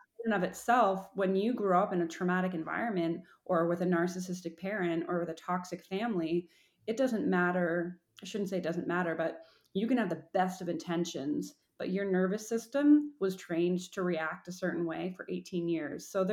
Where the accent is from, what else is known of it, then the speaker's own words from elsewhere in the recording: Canada; I'm Canadian, so we have between a year and 18 months of maternity leave